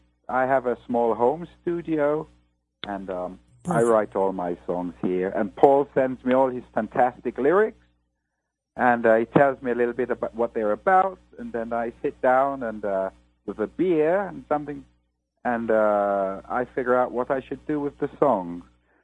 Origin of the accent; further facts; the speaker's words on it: London, United Kingdom; born there; I was born in Islington, in London, North London. And my father was a Nigerian. And my mother was a British woman.